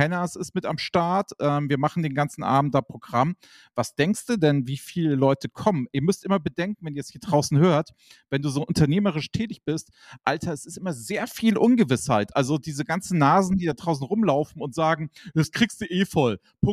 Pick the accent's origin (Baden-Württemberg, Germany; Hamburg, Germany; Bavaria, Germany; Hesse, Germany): Hamburg, Germany; ich als Hamburger fahr da raus